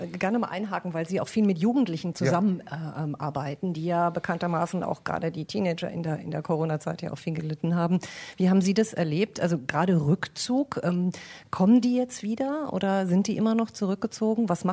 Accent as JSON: {"language": "German", "town": "Munich", "region": "Bavaria", "country": "Germany", "said": "Also ich komme ja aus dem Süden, also nicht aus Hannover, sondern aus dem richtigen Süden, nämlich aus Bayern, aus München."}